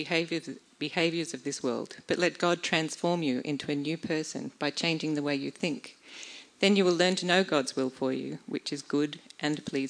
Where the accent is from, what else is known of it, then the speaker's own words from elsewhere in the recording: Australia; moved away as an adult; now in Germany; I'm from Australia. I moved here in January.